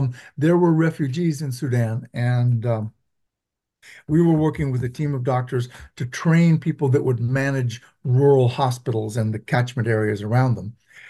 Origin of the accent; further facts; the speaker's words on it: Venezuela; first language Spanish; English is a second language; I grew up in Venezuela, so I grew up speaking Spanish.